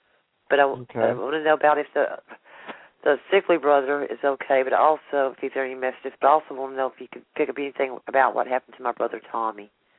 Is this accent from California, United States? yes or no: no; Alabama, United States; I'm from Alabama.